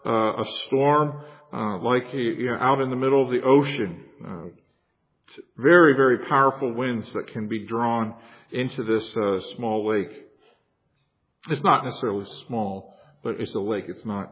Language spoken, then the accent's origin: English; Florida, United States; I grew up in Florida, and even to this day, when I go back and visit, and I get down by the ocean